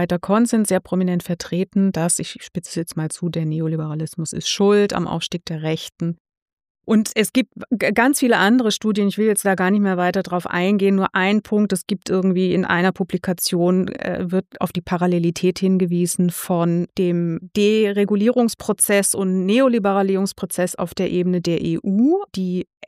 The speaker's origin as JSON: {"language": "German", "region": "Baden-Württemberg", "country": "Germany", "said": "Also ich komme ja aus Baden-Württemberg, ne?"}